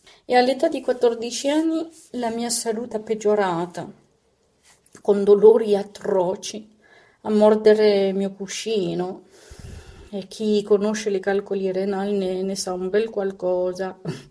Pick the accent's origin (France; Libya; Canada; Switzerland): France; now in Italy; sono sposata a un italiano, vivo in Italia dal 2009. Io sono nata e cresciuta in Francia, sono di origine del Marocco. I miei genitori mi hanno cresciuto nella loro fede, insegnandomi la loro religione, cioè la religione musulmana.